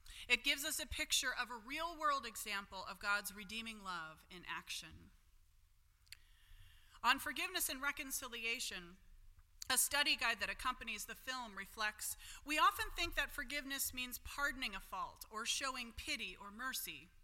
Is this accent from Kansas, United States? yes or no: no; Pittsburgh, Pennsylvania, United States; Mr. Rogers, as you know, was from my hometown in Pittsburgh